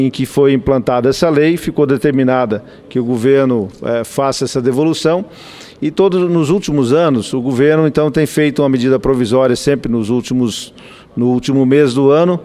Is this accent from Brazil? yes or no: yes; Mato Grosso, Brazil; e aí falo lá do meu estado de Mato Grosso